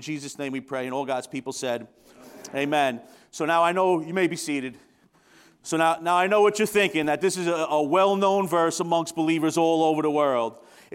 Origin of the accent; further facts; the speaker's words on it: New York, United States; As you could tell by my accent, I'm not from Western New York. I grew up in a small town of 55,000 people on Long Island.